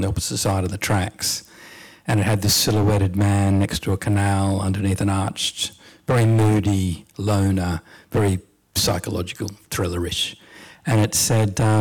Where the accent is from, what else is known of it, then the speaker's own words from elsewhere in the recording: Gundagai, New South Wales, Australia; also born or lived in Casino / Coffs Harbour; And I grew up in very small country towns. I was born in Casino, grew up in Gundagai, went to high school in Coffs Harbour.